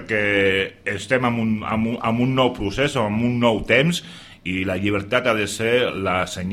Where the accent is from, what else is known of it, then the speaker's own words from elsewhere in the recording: Catalonia, Spain; now in Bermeo, Spain; A Bermeo sóc el català.